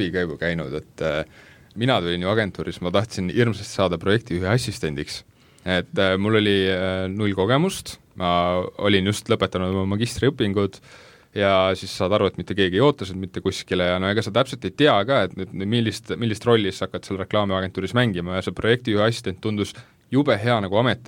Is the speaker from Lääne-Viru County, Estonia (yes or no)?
yes; Lääne-Viru County, Estonia; ma ise olen nagu Lääne-Virumalt tegelikult pärit